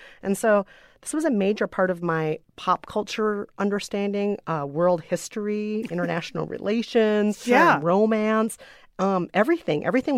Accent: United States; And I am an American woman of color.

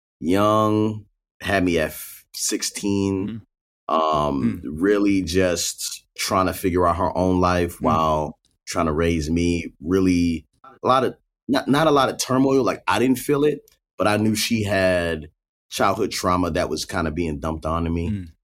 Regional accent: Baltimore, Maryland, United States; Originally from Baltimore, Maryland. I grew up in Baltimore County, which it's a little bit different from the city, but not very much.

